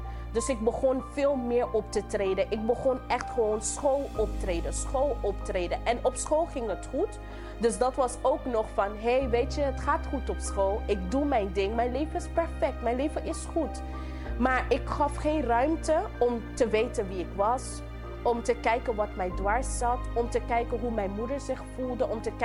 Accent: Sint Maarten; moved away as an adult; also born or lived in Curaçao; now in Netherlands; Ik ben 24 jaar oud en ik ben geboren op Curaçao, maar getogen op Sint Maarten. En in 2014 ben ik naar Nederland gekomen om te studeren.

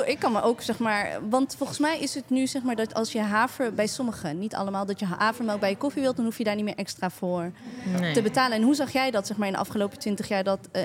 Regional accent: The Hague, South Holland, Netherlands; Ik kom uit Den Haag.

